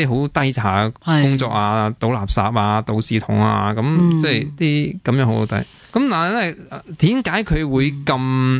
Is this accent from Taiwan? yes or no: no; Hong Kong; 印度学生嚟到我哋喺香港大学读书都好啦，佢哋都真系。比我哋香港人乖好多嘅